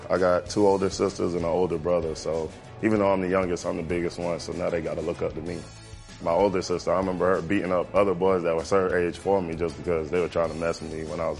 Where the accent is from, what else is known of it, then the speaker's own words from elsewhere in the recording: Florida, United States; I'm from Florida. Grew up down there my whole life.